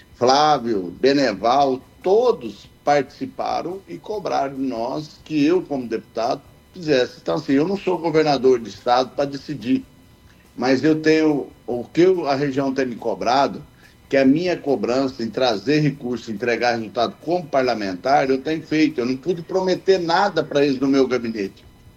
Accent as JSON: {"language": "Portuguese", "town": "Vila Bela", "region": "Mato Grosso", "country": "Brazil", "said": "Sou de Vila Bela, fui de lá"}